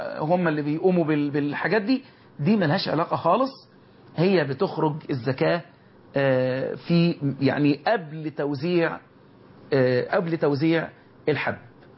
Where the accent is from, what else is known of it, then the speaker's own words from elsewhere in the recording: Egypt; اللهم احفظ بلدنا مصر